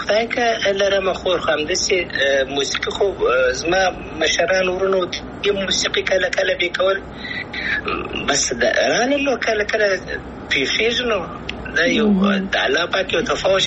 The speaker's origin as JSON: {"language": "Pashto", "country": "Afghanistan", "said": "ستاسې مخکنی سوال افغانستان خو زما دی زه افغان یم انشاءالله بیا به افغانستان ته ولاړ سم انشاءالله"}